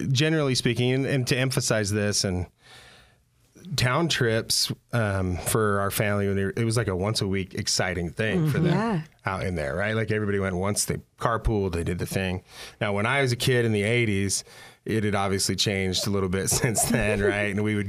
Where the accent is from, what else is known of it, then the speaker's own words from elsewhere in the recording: West Weber, Utah, United States; I grew up in Weber County in a little town called West Weber on a dairy farm. So our family milked dairy cows.